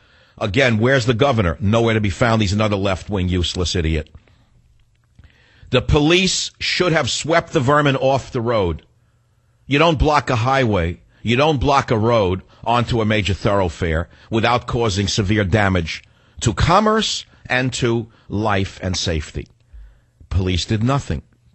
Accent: San Francisco, California, United States; So when I saw the riots over the weekend in my hometown, San Francisco, Berkeley, I said, they're not acting alone.

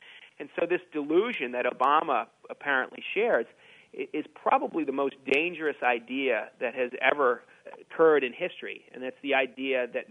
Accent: Massachusetts, United States; in my home state of Massachusetts

